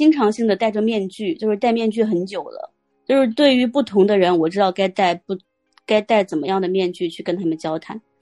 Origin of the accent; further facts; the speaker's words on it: northern China, China; 我是北方人，然后我就大学毕业我在西安待，哦不，麻烦帮我砍掉，我在我家那边待了1年，